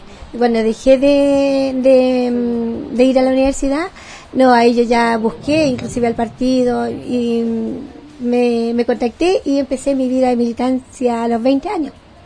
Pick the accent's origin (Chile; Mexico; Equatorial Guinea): Chile; San Miguel, Santiago Metropolitan; Nací de criada en San Miguel.